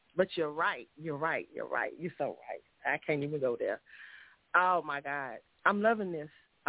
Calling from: Union City, Georgia, United States; I am calling from Union City, Georgia, tonight.

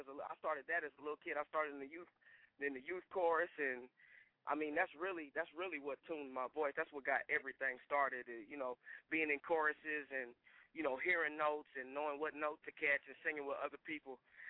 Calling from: Tulsa, Oklahoma, United States; Man, I'm calling from Tulsa, Oklahoma, USA.

